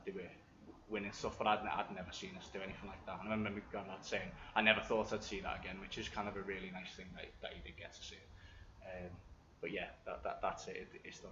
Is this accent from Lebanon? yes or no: no; Skelmersdale, North West England, United Kingdom; I grew up in Skem in Lancashire as well